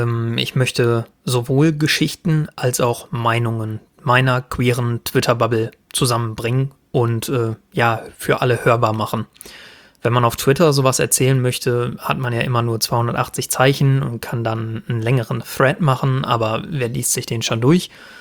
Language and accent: German; North Rhine-Westphalia, Germany; born there; Bei mir ist es Paderborn geworden. Ich komme gebürtig aus dem Sauerland.